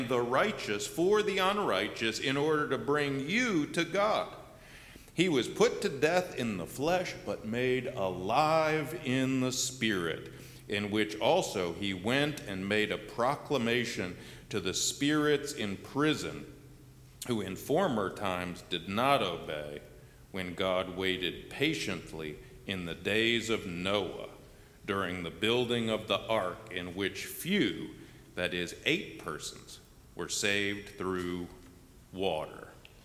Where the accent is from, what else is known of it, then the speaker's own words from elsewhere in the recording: United States; But I am an American, and I cannot imagine being anything else.